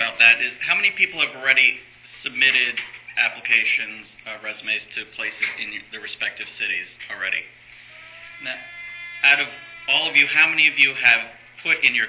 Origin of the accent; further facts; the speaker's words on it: Seattle, Washington, United States; I'm from Seattle, you know, I worked there.